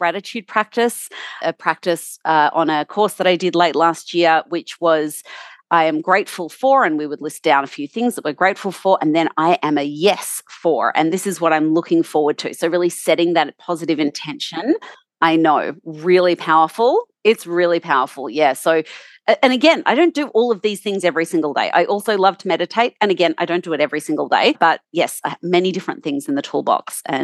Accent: Australia; So that's tap-in.com.au because I'm Australian.

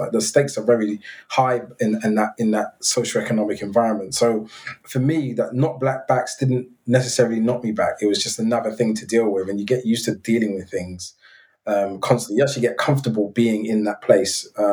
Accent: Hackney, London, United Kingdom; I think growing up in Hackney in that time and at that age was a tough experience anyway.

